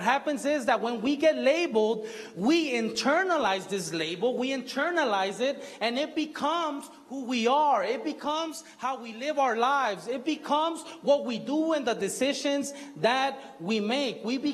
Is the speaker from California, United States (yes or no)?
yes; Compton, California, United States; I grew up here in Compton. And right here in Compton, you know, in the streets where I live, there was a lot of violence.